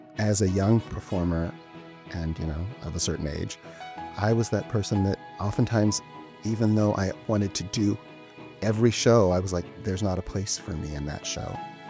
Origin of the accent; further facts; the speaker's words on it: Omaha, Nebraska, United States; Honestly, I'm from Omaha. I went to Central High School. I saw a lot of shows at the Playhouse growing up. I've always been a theater kid. I'm from a big arts family.